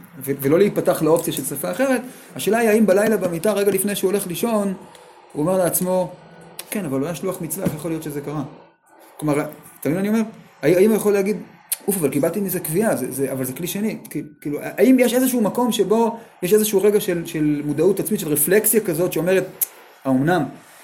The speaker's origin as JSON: {"language": "Hebrew", "town": "Jerusalem", "region": "Jerusalem District", "country": "Israel", "tie": "born or raised there", "said": "כשאני הייתי ילד קטן, גדלתי בקריית משה. כן? כל הדברים הטובים שעוד נשארו בי זה משם. אחר כך, גדלתי בקריית משה."}